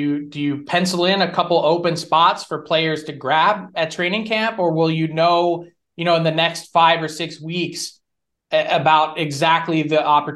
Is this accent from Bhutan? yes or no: no; United States; Yeah, as an American myself, I've worked in Canada for 8 years.